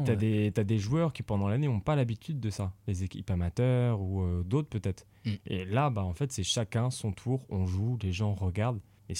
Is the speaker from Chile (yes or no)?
no; Rennes, Brittany, France; also born or lived in Paris; Moi-même, tu sais, je suis né à Paris, mais je suis venu très vite à Rennes.